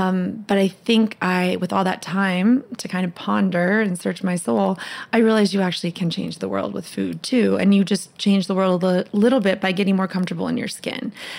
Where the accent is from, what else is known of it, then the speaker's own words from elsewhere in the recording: United States; And then as much as I'm Lebanese American and I love Lebanese food